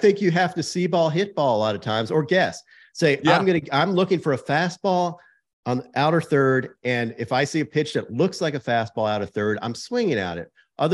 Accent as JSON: {"language": "English", "region": "New York", "country": "United States", "tie": "born or raised there", "said": "he grew up 5 minutes from where I grew up on Long Island."}